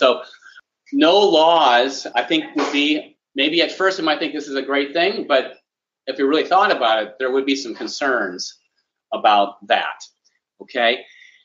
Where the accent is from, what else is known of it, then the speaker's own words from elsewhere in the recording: Midwest, United States; I grew up in the Midwest. We typically drive faster there than we do in the city here